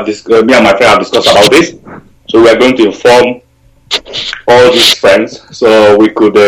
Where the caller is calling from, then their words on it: Norway; I'm calling from Norway.